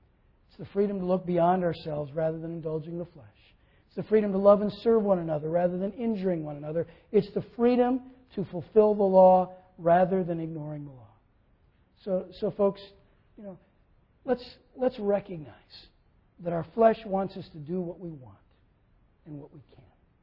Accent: Minnesota, United States; You know, I grew up in Minnesota, and we did a lot of ice skating.

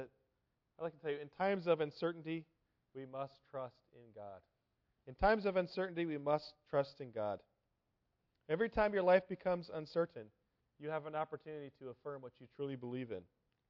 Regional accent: California, United States; I grew up in California, and where I grew up, we'd only get a few inches of rain.

